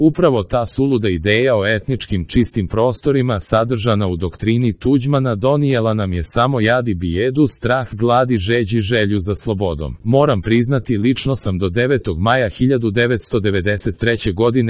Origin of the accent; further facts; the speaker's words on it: Sarajevo, Federation of Bosnia and Herzegovina, Bosnia & Herzegovina; Kako se prisjećam i mojih mladalačkih dana, kao rođeni Sarajlija, poslije Drugog svjetskog rata i oslobođenja Sarajeva od nacista i njihovih sluga